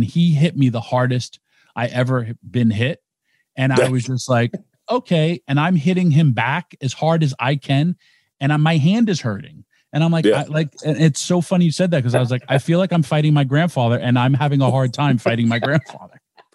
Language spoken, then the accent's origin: English; New York, United States; And we're from New York. We have no clue who he is.